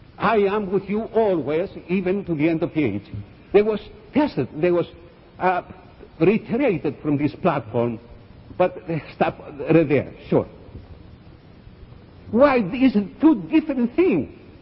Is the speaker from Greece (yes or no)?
yes; Greece; English is a second language; I am from Greece. But, you know, though I born in Greece, I'm from Missouri.